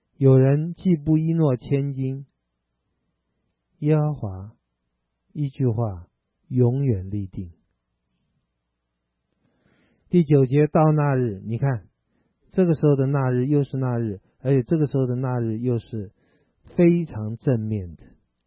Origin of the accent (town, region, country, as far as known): China